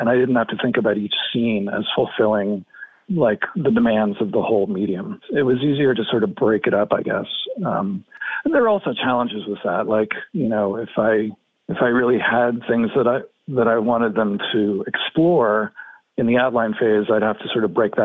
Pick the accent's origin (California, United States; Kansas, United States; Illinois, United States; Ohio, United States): California, United States; San Francisco; born there; now in New York City, United States; I was born in San Francisco, raised mostly by my mother, and then I went back east for college, and I moved to New York City the day after I graduated